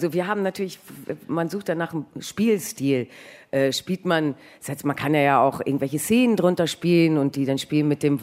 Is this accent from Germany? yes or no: yes; Peheim, Lower Saxony, Germany; Ja. Also Peheim hat 1000 Einwohner. Ja, da drumherum ist dann auch nicht so viel. Die nächsten Städte sind Oldenburg, Bremen, Osnabrück.